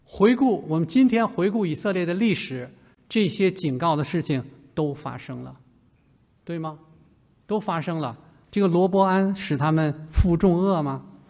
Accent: China; 我们小时候是中国大陆出生长大嘛

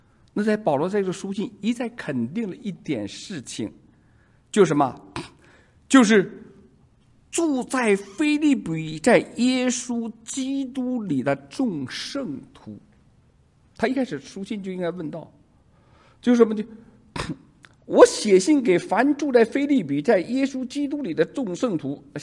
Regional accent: China; 我们中国人，特别是男人啊

